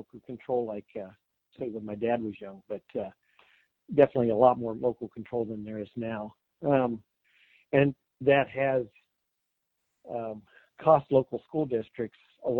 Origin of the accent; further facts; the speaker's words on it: Mount Pleasant, Iowa, United States; Sure. I grew up in Mount Pleasant, Iowa.